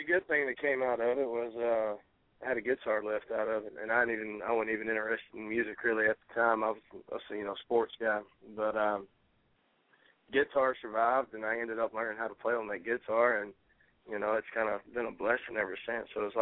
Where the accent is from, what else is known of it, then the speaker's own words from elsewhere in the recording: Alexander City, Alabama, United States; I mean, I grew up in a small community. I mean, Alexander City, it's, you know, our population is probably about 12,000, you know, 13,000, right, somewhere in that. We're a textile town